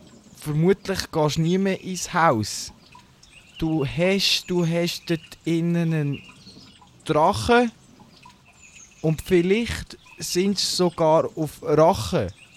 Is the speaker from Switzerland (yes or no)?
yes; Switzerland; Bei uns in der Schweiz sagt man Sammy Klaus.